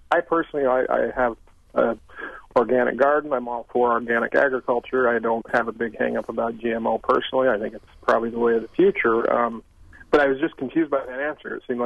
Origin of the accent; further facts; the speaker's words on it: Utah, United States; Haven't had this scale of a garden in Wisconsin yet. I'm originally from Utah.